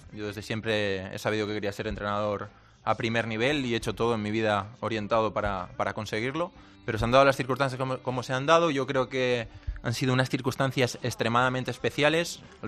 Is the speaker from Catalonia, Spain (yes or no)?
yes; Barcelona, Catalonia, Spain; born there